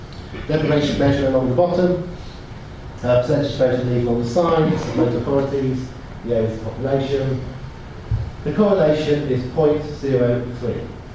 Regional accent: England, United Kingdom; I'm English

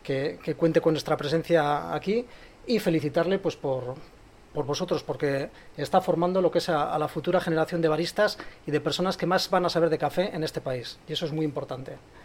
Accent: Bilbao, Basque Country, Spain; que soy de Bilbao, del centro.

